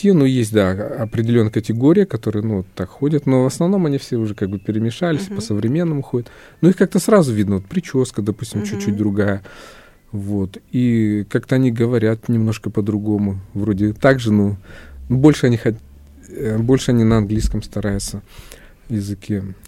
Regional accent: Kazakhstan; хоть я сам родом с Казахстана и казах

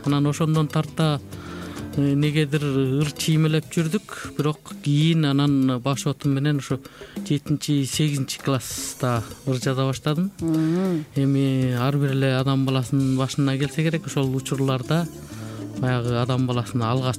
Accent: Taldysuu, Naryn Region, Kyrgyzstan; Өзүм тууралуу айтсам, өзүм Атбашы, Нарын облусунун Атбашы районунун Талдысуу деген айылында туулуп өскөм.

